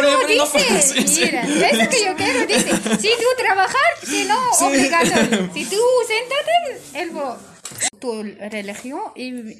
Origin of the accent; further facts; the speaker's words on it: Morocco; Spanish is a second language; moved away as an adult; now in Spain; de Marrocos. Marrocos, sí. Soy marroquí. Yo vengo aquí en, sí, tiempo de, ¿cómo dice? Un año y medio.